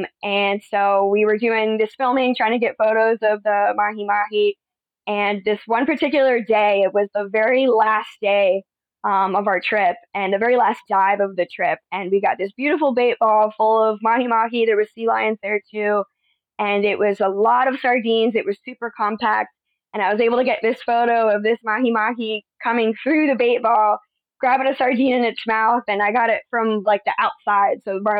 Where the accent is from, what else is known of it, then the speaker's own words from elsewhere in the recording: Fort Lauderdale, Florida, United States; I am from Fort Lauderdale, Florida. I have been there my whole life. I'm from there.